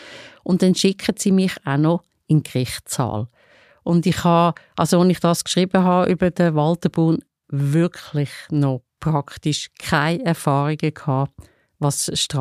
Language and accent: German; Lucerne, Switzerland; now in Zurich, Switzerland; ich bin gerade frisch auf Zürich gezügelt, von Luzern. Ja. Ich habe die meisten Jahre von meiner Kindheit und Jugend in Luzern verbracht